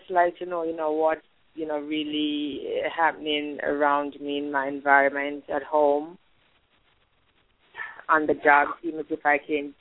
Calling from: Connecticut, United States; I'm calling from Connecticut.

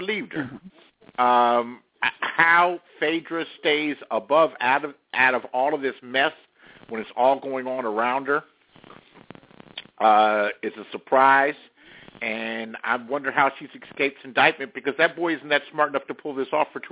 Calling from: San Francisco, California, United States; I'm calling from the San Francisco Bay Area.

